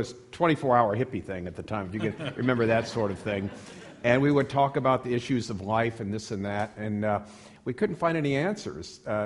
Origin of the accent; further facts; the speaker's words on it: California, United States; I grew up in Southern California.